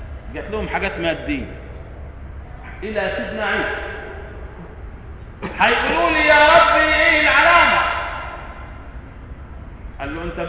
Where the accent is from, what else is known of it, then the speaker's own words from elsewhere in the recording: Egypt; احنا عندنا في مصر نقول اماره.